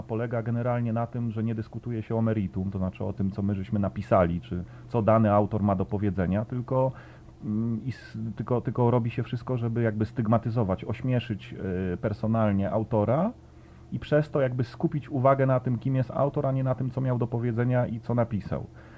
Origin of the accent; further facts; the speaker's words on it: Gdańsk, Pomeranian Voivodeship, Poland; Ja bym jako gdańszczanin więcej napisał